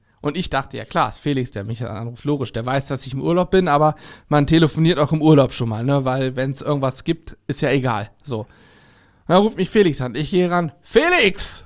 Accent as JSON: {"language": "German", "town": "Steinwedel", "region": "Lower Saxony", "country": "Germany", "tie": "born or raised there", "said": "Ich habe auch als Kind mal bei uns in Steinwedel, wo ich aufgewachsen bin, so ein kleines Kuhkaff"}